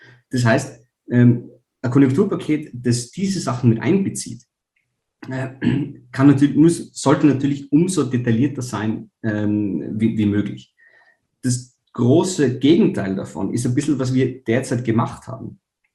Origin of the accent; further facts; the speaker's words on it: Tyrol, Austria; in meinem eigenen Bundesland, wo ich herkomme, in Tirol, ist die häufigste Heizform immer noch die Ölheizung.